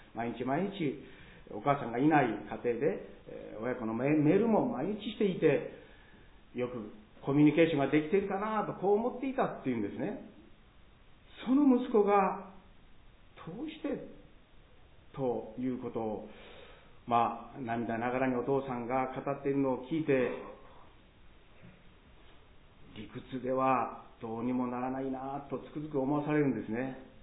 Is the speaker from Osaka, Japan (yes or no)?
yes; Osaka, Japan; accent: Osaka dialect; 私こそ大阪弁の代表者みたいな言い方をしてますけど、